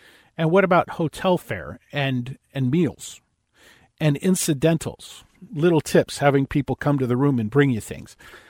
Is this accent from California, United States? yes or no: yes; California, United States; But I just got to tell you, I'm from Southern California, and I think there's something in the water.